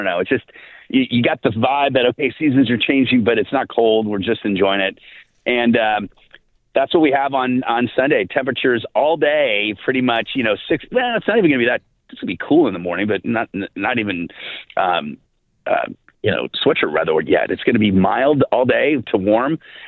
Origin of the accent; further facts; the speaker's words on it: West Coast, United States; You know, as I mentioned, I grew up in the West Coast.